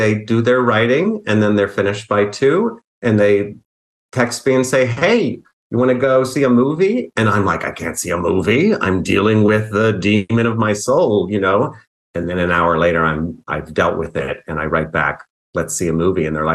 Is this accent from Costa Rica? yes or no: no; United States; I'm often asked if I'm British. That's one thing people ask me, and I'm super American.